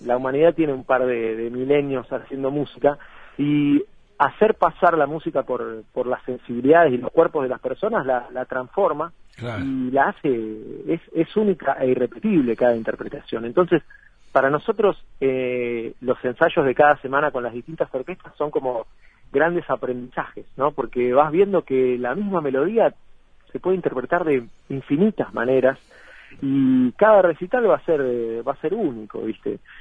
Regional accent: Santa Fe, Argentina; somos cuatro integrantes, provenimos de la zona de Rosario, sobre la vereda de Río Paraná, acá en Argentina. Sí, somos tres de una ciudad que se llama Capitán Bermúdez, y un rosarino

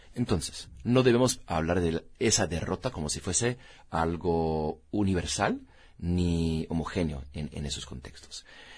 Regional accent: United States; Y igual en Estados Unidos, mi país de origen, podemos ver ahí

